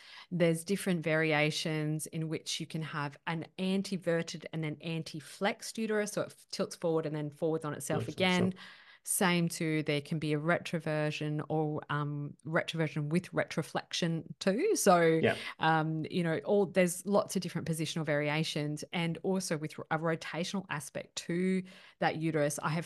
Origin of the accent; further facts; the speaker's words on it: Queensland, Australia; No, I grew up in Queensland.